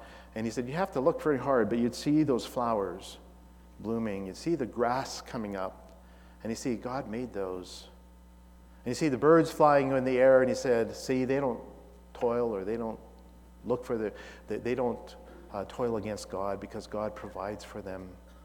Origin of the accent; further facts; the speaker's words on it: India; I grew up in India